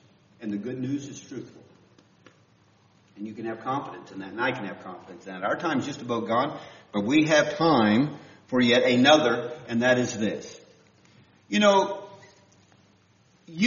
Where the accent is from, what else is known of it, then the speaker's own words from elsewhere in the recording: Northern Canada, Canada; now in St. Louis, United States; It's kind of in my blood. I'm from the North Canada, so I still play hockey.